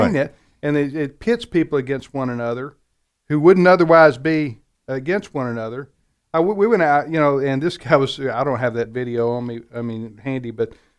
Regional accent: Deep South, United States; Because I am from the Deep South, and I've heard this.

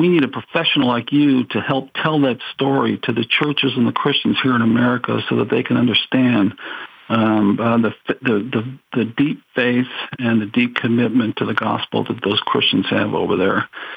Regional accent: Connecticut, United States; moved away as an adult; I grew up in Connecticut, and when I was 19 years old, I jumped in a car with some friends of mine, and we drove out to California.

